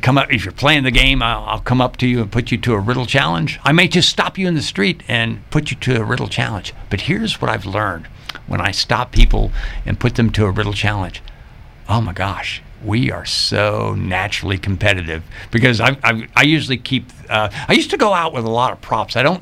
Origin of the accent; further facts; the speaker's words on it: Port Royal, Virginia, United States; I remember growing up, we grew up in Port Royal, and coming into the city of Fredericksburg at Christmas time